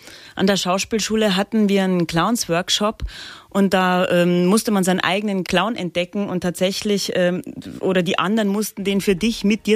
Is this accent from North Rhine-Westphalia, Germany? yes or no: no; Dorfen, Bavaria, Germany; also born or lived in Landshut; Ich sage immer, ich bin geboren in Niederbayern, aber nach einer Woche haben sie mich wieder zurück über die Grenze gebracht nach Oberbayern.